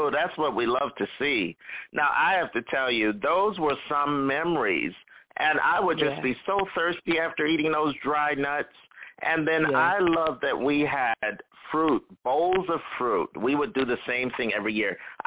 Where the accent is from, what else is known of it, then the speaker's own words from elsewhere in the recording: Philadelphia, Pennsylvania, United States; also born or lived in New Jersey; I grew up as well in Philadelphia. I was born in Philadelphia, just so folks know a little bit more about us, and partly raised in northern New Jersey.